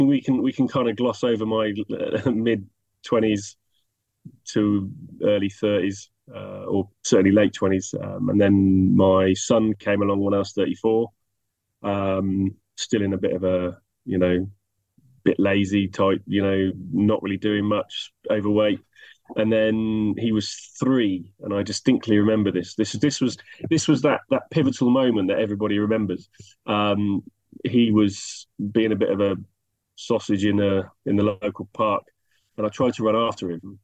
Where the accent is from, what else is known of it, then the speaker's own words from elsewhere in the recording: Newbury, South East England, United Kingdom; now in Thatcham, United Kingdom; I live in Newbury, down in the south of England. No, I don't live in Newbury. I come from Newbury. I live in Thatcham, down in the south of England.